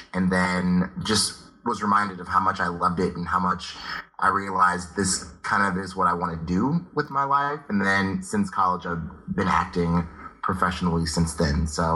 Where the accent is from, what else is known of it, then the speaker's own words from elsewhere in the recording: California, United States; So I grew up kind of in Southern California.